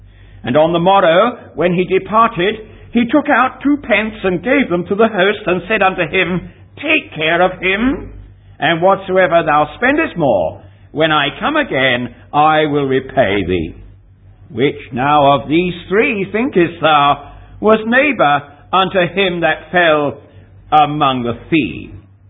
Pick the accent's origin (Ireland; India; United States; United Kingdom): United Kingdom; Now, I come from Britain